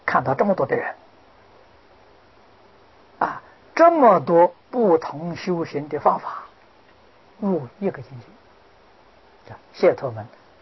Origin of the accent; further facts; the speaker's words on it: China; 我们中国人常讲气象。